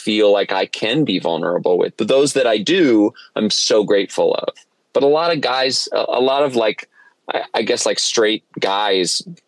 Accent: Ithaca, New York, United States; And I wrote it about my hometown, about Ithaca, New York, about upstate New York, about central New York.

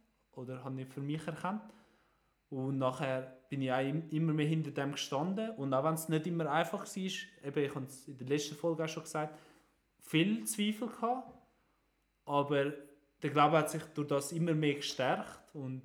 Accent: Switzerland; Und nachher bin ich in die Schweiz gekommen und zum die Ausbildung machen, weil ich bin ja auch Schweizer und also ist nicht so ein Problem gewesen, auch die Sprache und so habe ich können.

